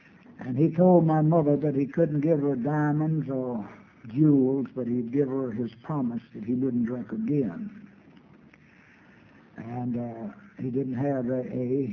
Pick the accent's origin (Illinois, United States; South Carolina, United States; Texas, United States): South Carolina, United States; Sumter; in Sumter, South Carolina. Once in 1921. That makes me 78 years old.